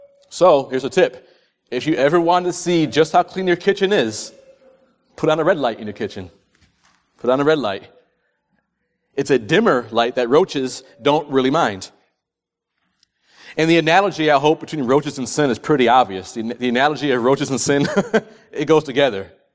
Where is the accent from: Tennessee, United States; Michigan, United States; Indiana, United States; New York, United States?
New York, United States; I'm a Yankee. I'm from New York.